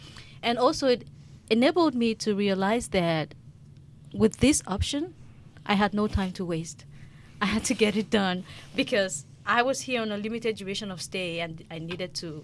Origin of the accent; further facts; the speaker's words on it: Cameroon; English is a second language; Oh, Cameroon.